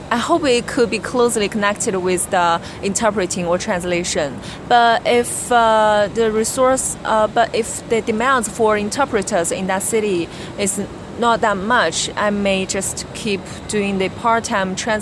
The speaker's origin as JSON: {"language": "English", "country": "China", "tie": "born there", "first_language": "Chinese", "second_language": "English", "said": "Because, you know, after all, I was born in China. So my native language is Chinese, not English."}